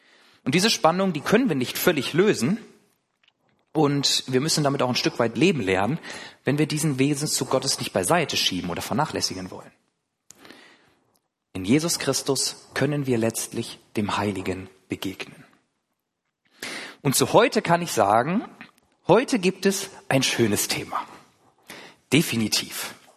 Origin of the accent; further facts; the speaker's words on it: Schleswig-Holstein, Germany; ich bin gar kein Lipper, ich komme aus Schleswig-Holstein, bei uns ist das ja ganz anders